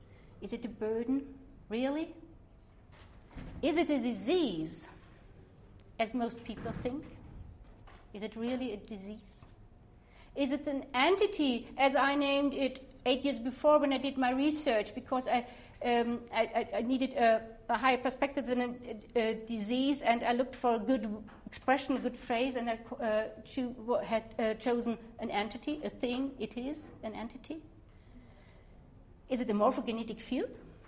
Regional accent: Germany; English is a second language; I'm coming from Germany, and I work as a gerontologist in the field of dementia care.

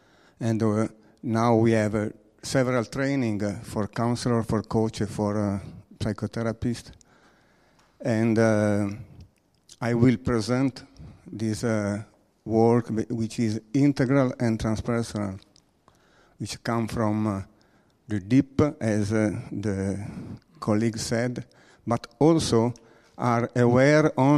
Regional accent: Italy; English is a second language; from Italy.

